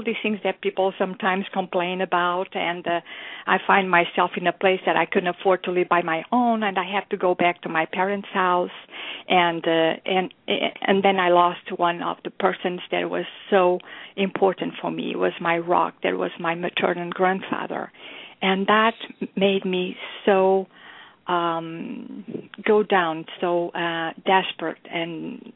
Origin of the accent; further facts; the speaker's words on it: Portugal; English is a second language; also born or lived in Africa; I'm a Portuguese, and I was born in Africa. As my father, he was a military officer. We traveled around all Africa. We were moving all the time.